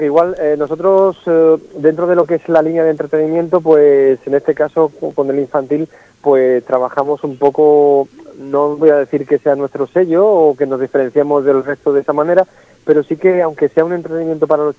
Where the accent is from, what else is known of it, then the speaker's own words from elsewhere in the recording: Málaga, Andalusia, Spain; Somos de Málaga